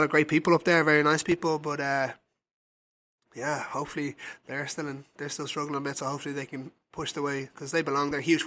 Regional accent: Dublin, Leinster, Ireland; now in Sacramento, United States; obviously I'm from Dublin, which is a busy city

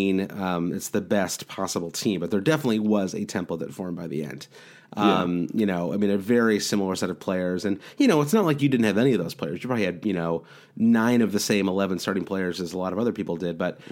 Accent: Midwest, United States; But I'm also from the Midwest, so I sound kind of nasal no matter what.

